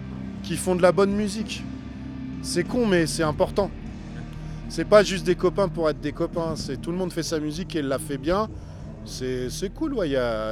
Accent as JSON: {"language": "French", "region": "Brittany", "country": "France", "said": "moi je suis breton de base."}